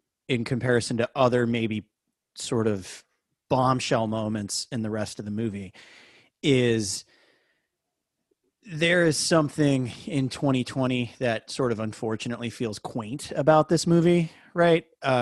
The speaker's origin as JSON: {"language": "English", "country": "United States", "said": "specifically as an American"}